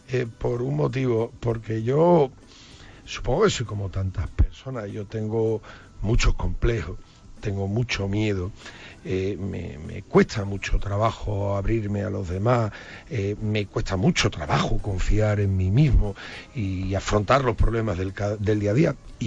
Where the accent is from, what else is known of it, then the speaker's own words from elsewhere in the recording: Seville, Andalusia, Spain; moved away; soy sevillano de nacimiento y de corazón